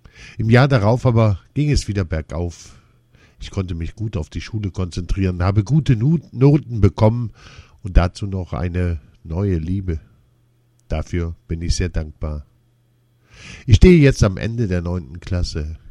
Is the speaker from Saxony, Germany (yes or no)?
no; Essen, North Rhine-Westphalia, Germany; ich komme aus Essen. Meine Mutter stammt aus Asien. Mit 6 Jahren wurde ich in die Waldorfschule in Mülheim an der Ruhr eingeschult.